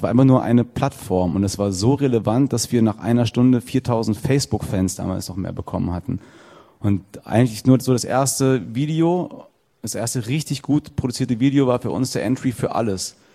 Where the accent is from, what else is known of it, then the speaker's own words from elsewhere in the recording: Giessen, Hesse, Germany; now in Cologne, Germany; Wir kommen aus Gießen, wie gerade schon gesagt, und aus Marburg einer.